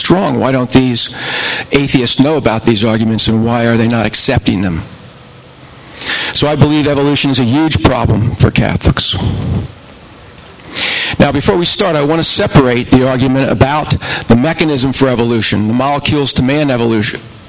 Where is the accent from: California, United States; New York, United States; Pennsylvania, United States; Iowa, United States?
Pennsylvania, United States; Philadelphia; and I am from Philadelphia.